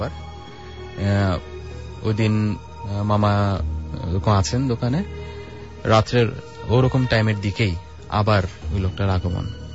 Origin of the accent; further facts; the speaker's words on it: Malibagh, Dhaka Division, Bangladesh; আমি মালিবাগ থেকে এসেছি।